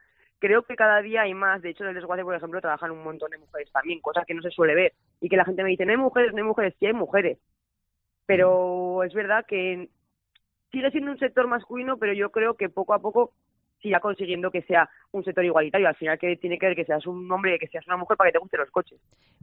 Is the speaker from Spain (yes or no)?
yes; Alfaro, La Rioja, Spain; Mi pueblo.